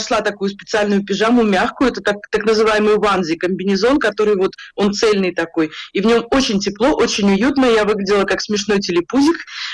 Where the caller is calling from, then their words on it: Stockholm, Stockholm County, Sweden; Я из Стокгольма. Тут действительно вот холодно и промозгло, поэтому я звучу простуженно. Тут классическая шведская осень с дождиками, с низкими тучами.